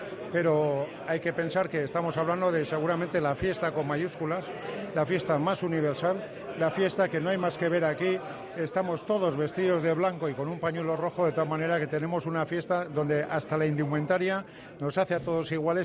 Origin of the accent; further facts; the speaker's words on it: Tolosa, Basque Country, Spain; yo soy de Tolosa y de alguna forma esa proximidad que siempre ha existido y la cantidad de mestizaje que hay entre Tolosa y Navarra por la proximidad de la Muga, la verdad es que yo soy muy sanferminero toda la vida